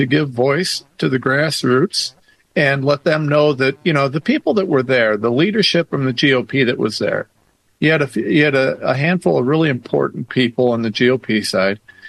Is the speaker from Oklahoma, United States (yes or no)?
no; Ohio, United States; You know, I'm a nobody from Ohio.